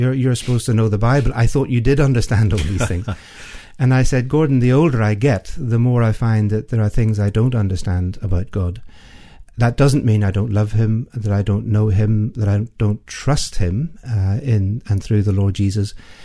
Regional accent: Belfast, Northern Ireland, United Kingdom; accent: Belfast; Well, my origins, as my accent will quickly tell you, are from Belfast.

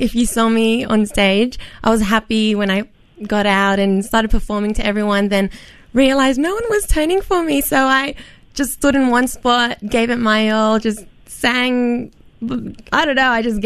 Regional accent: Australia; I am Aussie.

